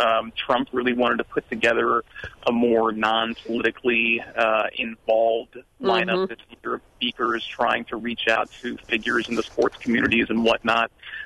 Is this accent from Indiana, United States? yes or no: yes; Indiana, United States; I think growing up in Indiana, even that predated me a little bit from his time in Congress